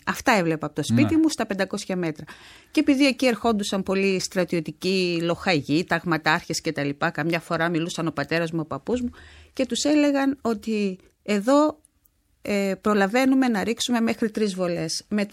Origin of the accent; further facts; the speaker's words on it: East Macedonia and Thrace, Greece; και εγώ ήξερα ότι το χωριό μου, επειδή βρίσκεται στα 3 χιλιόμετρα από την Τουρκία